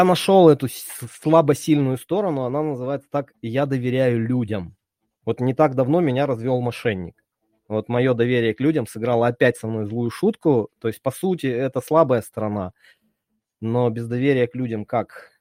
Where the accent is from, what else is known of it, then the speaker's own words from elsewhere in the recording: Chelyabinsk, Chelyabinsk Oblast, Russia; я вырос в Челябинске, в неблагополучном районе на ЧМЗ